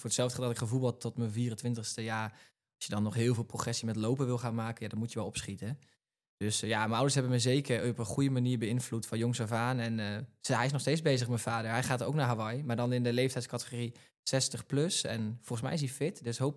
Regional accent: Zwolle, Overijssel, Netherlands; ik kom uit Zwolle. Dus dat is niet zo heel ver weg bij Bertolt. En ik ben een hardloper, 26 jaar.

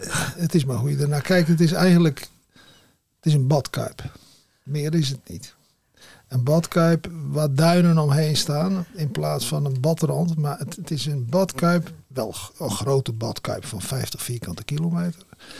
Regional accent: Zeeland, Netherlands; born there; ik ben een Zeeuw van geboorte en ik heb een waterbouwkundige achtergrond.

